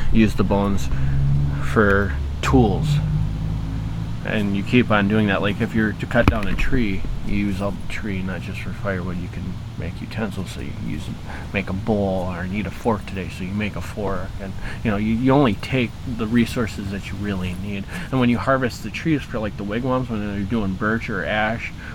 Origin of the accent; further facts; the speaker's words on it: Coon Rapids, Minnesota, United States; I'm from Coon Rapids, Minnesota.